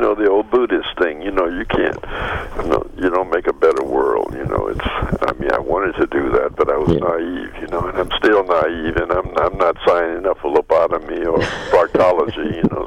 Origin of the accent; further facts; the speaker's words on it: the South, United States; you see, I come from the South